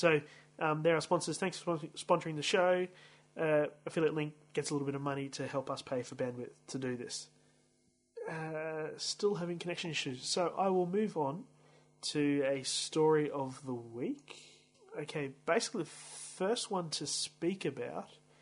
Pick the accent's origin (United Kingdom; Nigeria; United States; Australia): Australia; Brisbane, Queensland; from Brisbane, Australia